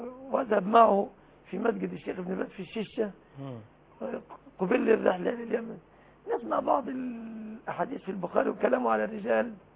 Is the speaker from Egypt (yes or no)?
yes; Egypt; أنا مصري ما أعرفش إيه يعني قصة يضم ويؤمن.